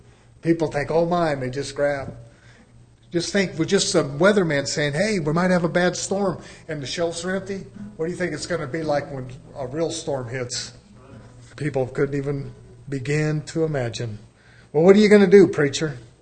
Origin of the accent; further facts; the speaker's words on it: United States; I can speak as an American. I can say we Americans are spoiled people.